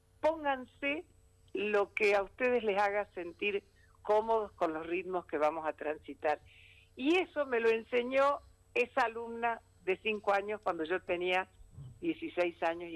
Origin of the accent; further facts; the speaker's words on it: Villa Carlos Paz, Córdoba, Argentina; also born or lived in Buenos Aires Province; yo me crié en Carlos Paz, nací en la provincia de Buenos Aires, pero me crié en Carlos Paz